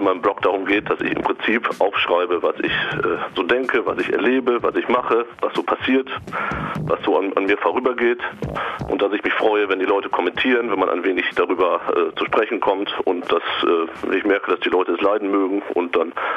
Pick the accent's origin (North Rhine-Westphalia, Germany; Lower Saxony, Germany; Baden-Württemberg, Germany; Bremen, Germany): Lower Saxony, Germany; Ich bin Ostfriese. Ich lebe da aktuell nicht, aber das prägt einen sein Leben lang.